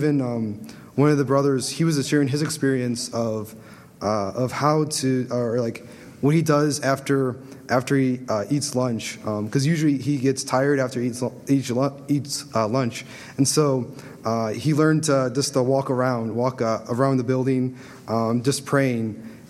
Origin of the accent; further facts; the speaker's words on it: Champaign, Illinois, United States; I'm from Champaign, and just like the rest of them.